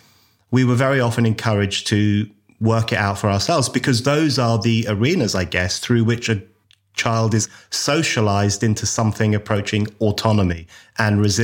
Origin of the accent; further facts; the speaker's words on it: London, United Kingdom; When I was a kid growing up in London, in a fairly traditional Irish heritage household